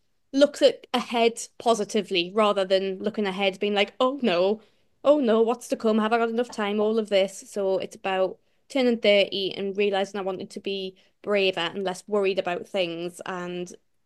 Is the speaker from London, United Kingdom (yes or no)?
no; Newcastle, North East England, United Kingdom; Made a point of putting in my little bio that I was from Newcastle